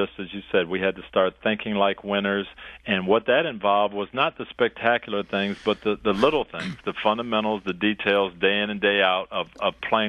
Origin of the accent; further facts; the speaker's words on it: Jackson, Michigan, United States; That was a special one for me growing up in Jackson and around the Lions.